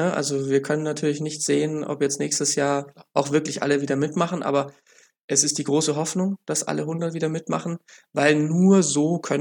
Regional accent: Munich, Bavaria, Germany; Als Münchner hat man ja da schon irgendwie dann eine gewisse Berechtigung, Bayern-Fan zu werden.

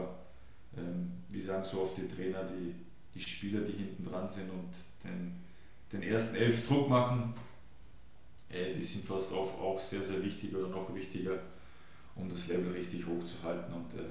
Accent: Austria; Die Wiener sowieso ein spezielles Volk bei uns in Österreich gefühlt.

